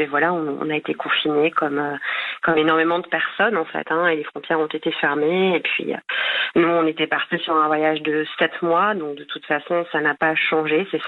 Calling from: Wrocław, Lower Silesian Voivodeship, Poland; Je suis loin de la France actuellement.

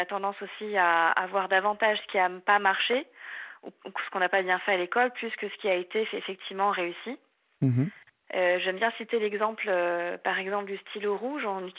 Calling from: Paris, Île-de-France, France; Alors j'ai 28 ans et je viens de Paris.

